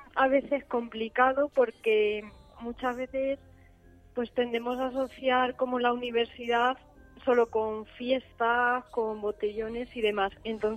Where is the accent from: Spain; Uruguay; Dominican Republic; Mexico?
Spain; Ciudad Real, Castilla-La Mancha; Soy de Ciudad Real desde siempre.